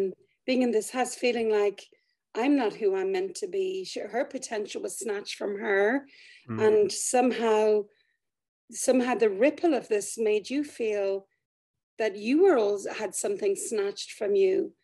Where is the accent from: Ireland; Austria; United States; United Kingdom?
Ireland; I'm Irish, I grew up in a big family in the 70s in Ireland.